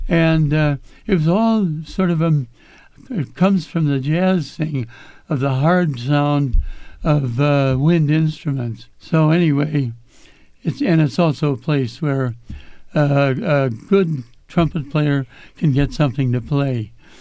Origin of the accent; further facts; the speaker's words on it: Illinois, United States; I'm very grateful to having grown up in a small town in the Midwest. And I was born in Chicago, but I grew up in a lily-white town about 15 miles from the Loop in Chicago.